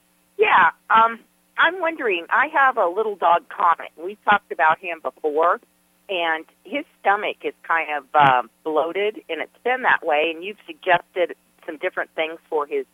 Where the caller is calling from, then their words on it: California, United States; from the Bay Area.